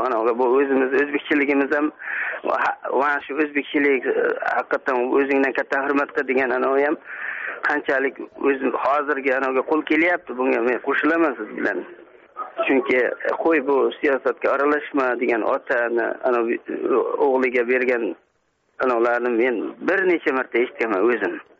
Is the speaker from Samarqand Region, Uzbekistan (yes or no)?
yes; Samarqand, Samarqand Region, Uzbekistan; Men Samarqanddanman.